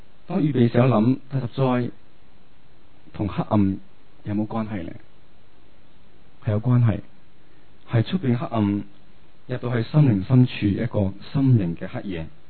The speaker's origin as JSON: {"language": "Cantonese", "country": "Hong Kong", "said": "我哋香港人系冇乜咁嘅经验"}